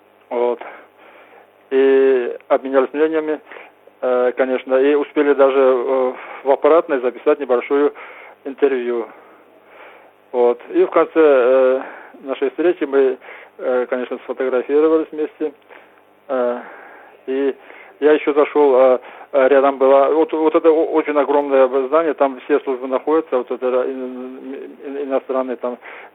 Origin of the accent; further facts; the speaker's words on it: Nalchik, Kabardino-Balkaria, Russia; я из Нальчика